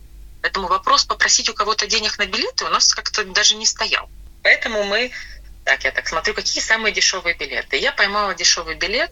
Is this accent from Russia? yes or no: no; Ukraine; now in Sydney, Australia; по сравнению, как мы выезжали с Украины, тут не бомбят, нет паники, сухо, тепло, нормально.